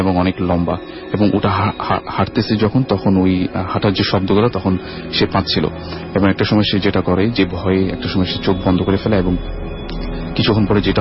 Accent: Dhaka, Dhaka Division, Bangladesh; পুরান ঢাকা থেকে এসেছি।

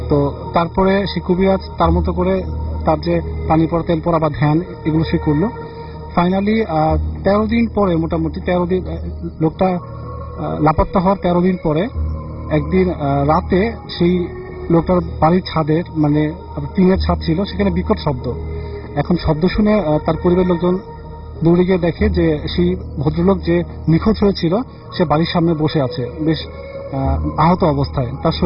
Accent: Comilla, Chittagong Division, Bangladesh; আমার দেশের বাড়ি কুমিল্লাতে

